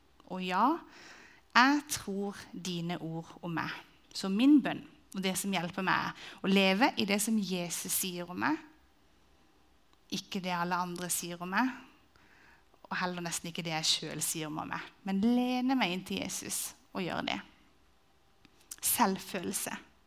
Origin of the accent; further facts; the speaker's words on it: Agder, Norway; for jeg er jo sørlending, så jeg har ledd inni meg, veldig.